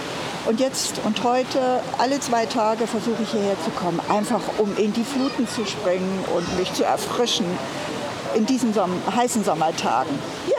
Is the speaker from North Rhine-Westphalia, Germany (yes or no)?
no; Ollendorf, Thuringia, Germany; komme aus Ollendorf und komme schon über Jahre hierher.